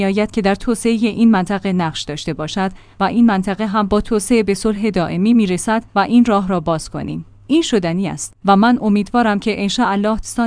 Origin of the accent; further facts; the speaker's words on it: Iran; من به سهم خودم و به عنوان یک ایرانی